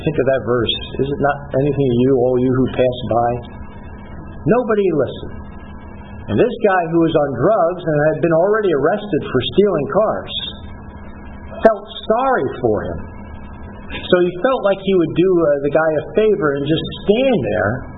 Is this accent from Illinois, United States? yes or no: no; New Jersey, United States; You know, I come from New Jersey, as I mentioned